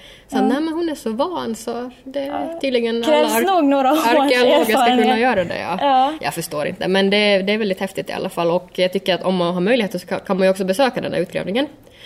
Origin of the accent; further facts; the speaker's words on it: Ostrobothnia, Finland; Ja, det är ju mina hemtrakter.